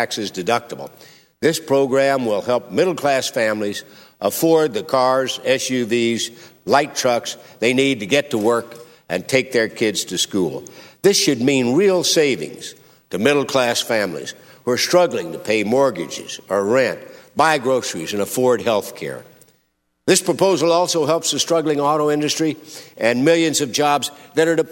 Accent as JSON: {"language": "English", "region": "Missouri", "country": "United States", "tie": "born or raised there", "said": "In my home state of Missouri and throughout the nation, car sales have declined sharply in recent months"}